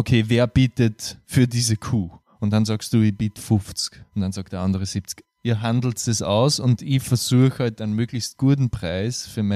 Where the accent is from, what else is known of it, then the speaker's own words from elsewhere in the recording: Austria; bei uns in Österreich